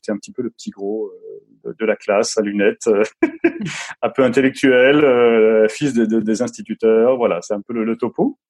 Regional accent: Grand Est, France; born there; Alors, je suis né en Lorraine, dans la Lorraine sidérurgique, en pleine vallée, enfumée de hauts fourneaux et les aciéries, etc. Et en même temps, un endroit très forestier.

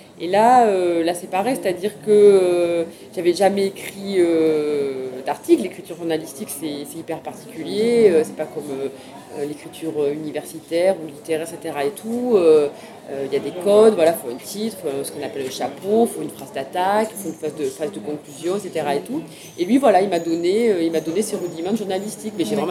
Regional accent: Provence-Alpes-Côte d'Azur, France; Moi, je viens du Vaucluse

